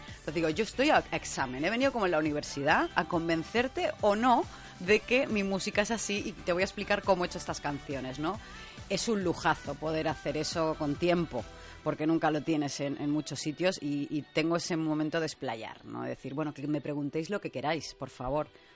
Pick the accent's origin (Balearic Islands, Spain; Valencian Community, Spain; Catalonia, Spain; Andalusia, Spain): Balearic Islands, Spain; yo he vivido muchos años por aquí, soy vecina, que soy mallorquina